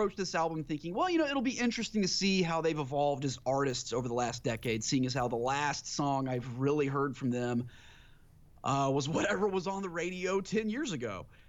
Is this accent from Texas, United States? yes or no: no; Georgia, United States; I grew up in Southwest Georgia